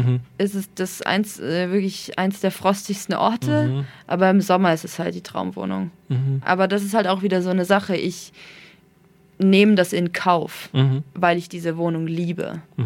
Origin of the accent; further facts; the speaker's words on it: Nuremberg, Bavaria, Germany; ich bin immer schon in der Stadt aufgewachsen. Also ich bin in Nürnberg hier in der Südstadt aufgewachsen, mitten im Trubel und jetzt wohne ich in der Innenstadt. Davor habe ich in Gostenhof gewohnt.